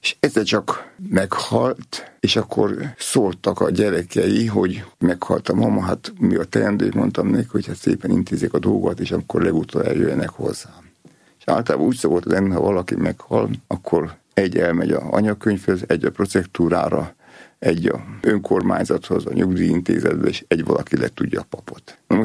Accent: Nyíregyháza, Szabolcs-Szatmár-Bereg, Hungary; Nekem a vidék ez nem volt idegen, mert ugye mi vidéken nőttünk föl

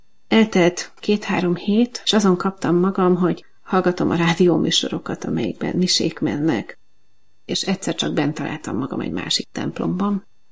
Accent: Fejér, Hungary; now in Budapest, Hungary; Budapesten élünk. A gyerekkoromat vidéken töltöttem, Velencei tó mellett nőttem fel.

